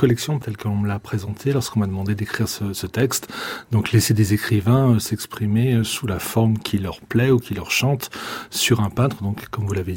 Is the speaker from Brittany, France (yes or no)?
no; Paris, Île-de-France, France; ce qu'on connaît le mieux de Rubens lorsqu'on est parisien, et moi je me rappelle, petit parisien, mes premières visites au Louvre